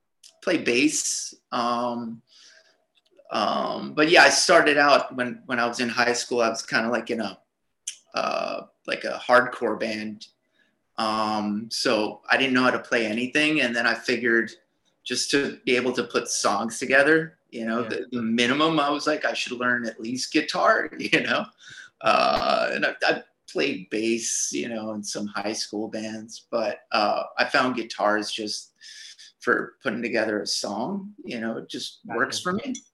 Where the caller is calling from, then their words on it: Brooklyn, New York, United States; I'm in Brooklyn right now.